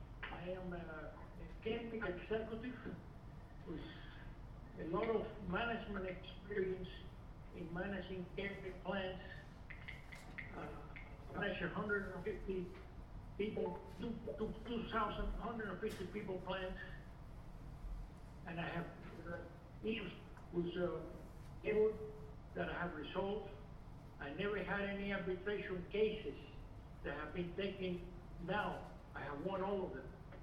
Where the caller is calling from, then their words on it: Ensenada, Baja California, Mexico; I'm calling from Ensenada, Mexico.